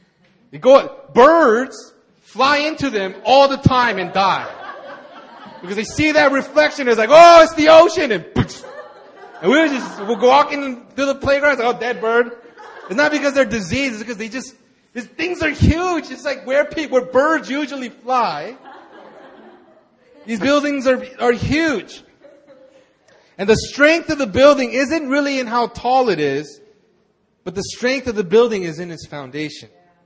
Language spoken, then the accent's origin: English; California, United States; And I grew up in California. Anybody here grew up in California? I grew up in California. It might not look like it, but I used to surf when I was young.